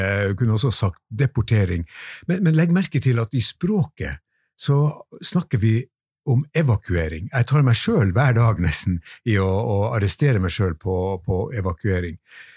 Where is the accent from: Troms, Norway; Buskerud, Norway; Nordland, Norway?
Troms, Norway; Fra Troms og... Det heter jo Troms og Finnmark nå snart, der jeg kommer fra.